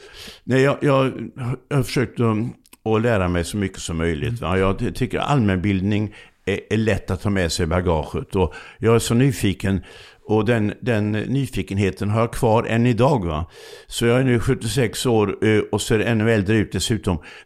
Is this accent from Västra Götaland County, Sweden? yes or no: no; Laholm, Halland County, Sweden